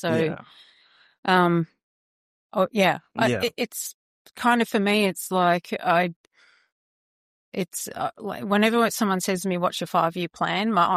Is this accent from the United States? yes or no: no; Australia; But as an Australian startup, like the Americans love Australians and they're interested to like talk to us about all the animals that we have here